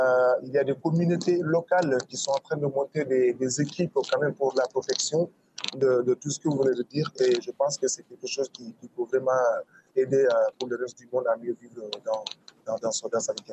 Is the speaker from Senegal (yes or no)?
yes; Senegal; je suis sénégalais, habite au sud du pays, dans un village qui s'appelle Kabadou.